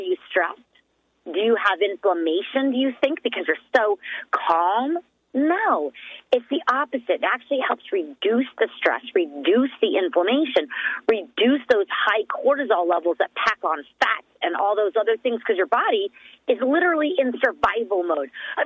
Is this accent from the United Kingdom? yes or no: yes; Scotland, United Kingdom; For me, I'm a gal who's wired hard. I'm Scottish. I'm very fiery.